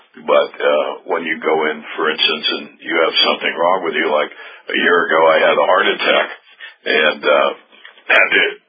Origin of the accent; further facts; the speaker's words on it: Las Vegas, Nevada, United States; I'm from Las Vegas, so the guys would have trucks in the back of their rack on the door